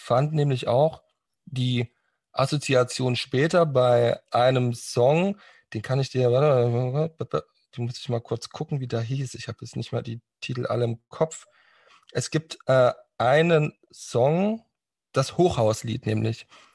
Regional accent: Saxony, Germany; Ich komme ja aus auch aus dem Osten, aus dem Tiefsten aus Sachsen und da hast du natürlich auch viel Plattenbauten

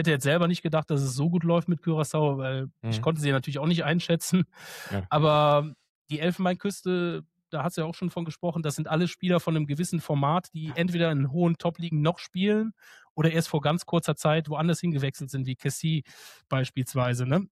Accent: Cologne, North Rhine-Westphalia, Germany; ich natürlich als Kölner

